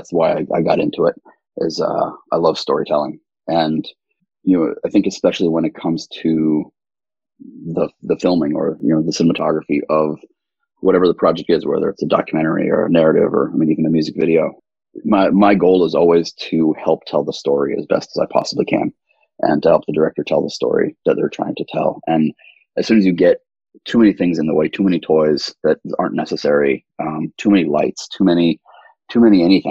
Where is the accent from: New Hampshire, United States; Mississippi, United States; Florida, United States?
New Hampshire, United States; You know, I grew up in New Hampshire, and there was a little rental store